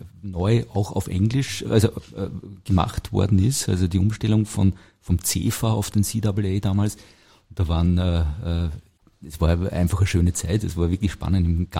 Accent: Gmunden, Upper Austria, Austria; Man hört es ja, ich bin aus Oberösterreich, bin aus Gmunden am Traunsee, Salzkammergut

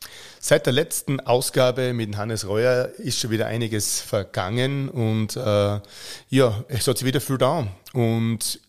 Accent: Styria, Austria; bei uns in der Steiermark

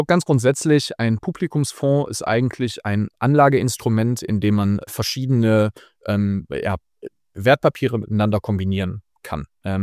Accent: Mönchengladbach, North Rhine-Westphalia, Germany; Also ich komme sowohl aus Mönchengladbach als auch Borussia-Fan zu sein. Beides sozusagen kombiniert. Ich bin aufgewachsen relativ auf dem Land

